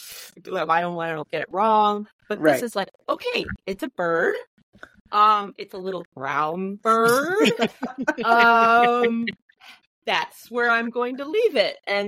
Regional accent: Illinois, United States; And Wolf Lake, and then I grew up in Cal Sag, like the Pala Sag Preserve. So, like, I mean, I was basically born and raised on Little Red Schoolhouse.

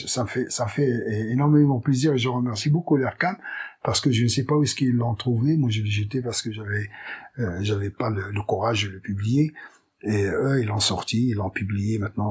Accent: Casablanca, Casablanca-Settat, Morocco; moi je suis né en 1953, donc je suis né grandi à Casablanca.

